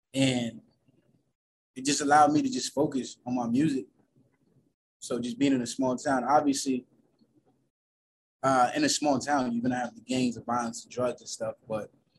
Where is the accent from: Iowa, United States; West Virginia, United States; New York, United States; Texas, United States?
West Virginia, United States; I mean, growing up in West Virginia was very difficult, because I think that was the first time I really realized that my parents didn't have money.